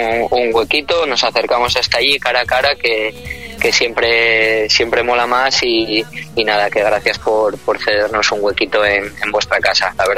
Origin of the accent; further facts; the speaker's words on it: Asturias, Spain; Sí, somos asturianos, sí.